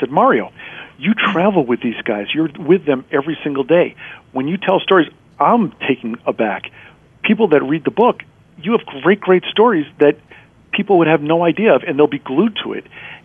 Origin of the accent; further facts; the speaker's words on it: Boston, Massachusetts, United States; and I'm from Boston, so when he talked about Fenway Park, it hit home.